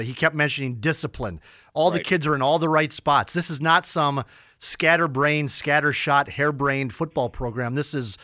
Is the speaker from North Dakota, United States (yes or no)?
yes; Fargo, North Dakota, United States; Although, in defense of my hometown citizens here, they do get a ramped up pretty good inside the Fargo Dome.